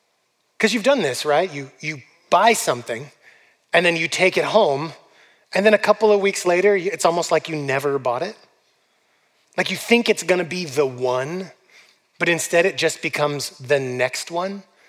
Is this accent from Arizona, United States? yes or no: no; California, United States; a completely impractical choice for me as like a kid growing up in California.